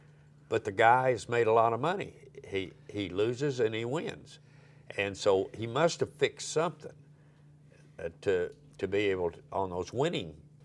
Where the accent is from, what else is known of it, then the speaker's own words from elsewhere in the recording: Oklahoma, United States; born there; And, you know, I was born in Oklahoma.